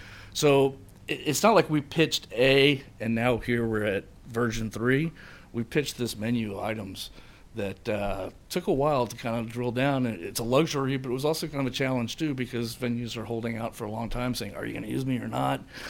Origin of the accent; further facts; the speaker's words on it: New Orleans, Louisiana, United States; I came from New Orleans, where for 25 years, major event would come.